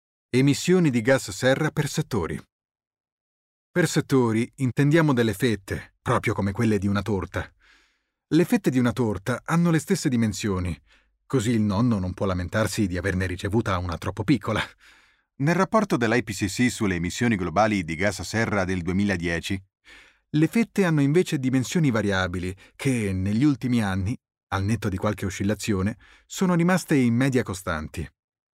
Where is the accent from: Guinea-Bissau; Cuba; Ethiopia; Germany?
Germany; Cologne, North Rhine-Westphalia; Quando ero piccolo, veniva a Colonia quello che in dialetto chiamavamo Klutenmann, carbonaio, col suo camion pieno di briquette di carbone. Per noi bambini era una gioia immensa